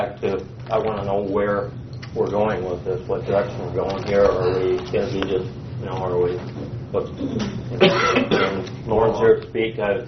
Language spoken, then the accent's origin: English; Homer, Nebraska, United States; from Homer, Nebraska.